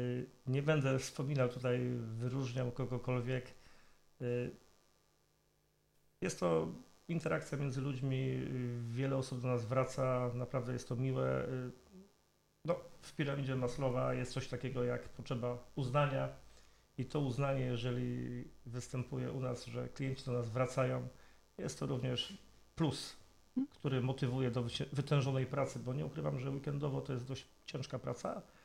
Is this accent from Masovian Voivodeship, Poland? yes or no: no; Rogalinek, Greater Poland Voivodeship, Poland; also born or lived in Poznań; Ja mieszkam w Rogalinku od urodzenia z drobną przerwą, kiedy mieszkałem w Poznaniu. Od 15-16 lat ponownie jestem stałym mieszkańcem Rogalinka. Od urodzenia mieszkając nad Wartą.